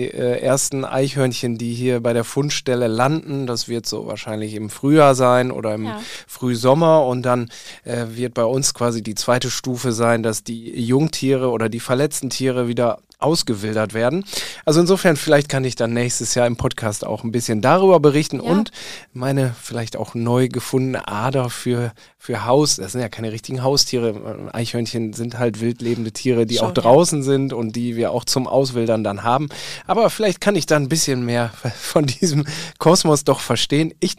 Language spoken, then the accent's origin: German; Rheine, North Rhine-Westphalia, Germany; in meiner Heimatstadt Rheine zum Beispiel schon seit 100 Jahren gefühlt dazugehört